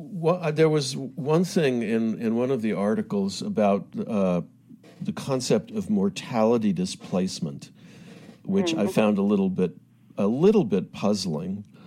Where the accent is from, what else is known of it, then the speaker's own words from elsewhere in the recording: Houston, Texas, United States; You know, I grew up in Houston, so I know what brutal heat is. But you know, everything's air conditioned in Houston, so.